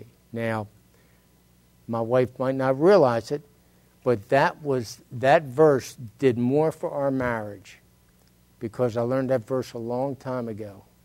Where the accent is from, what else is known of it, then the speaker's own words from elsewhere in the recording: Baltimore, Maryland, United States; You know, I was raised in Baltimore. Clothes was just big thing.